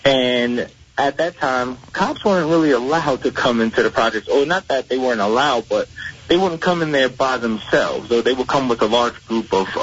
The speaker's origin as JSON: {"language": "English", "town": "Elizabeth", "region": "New Jersey", "country": "United States", "tie": "born or raised there", "said": "Growing up in Elizabeth was very difficult when I was younger. When I was younger, I grew up in the projects called Pioneer Homes and Magnolia Manors and Radlag Manors."}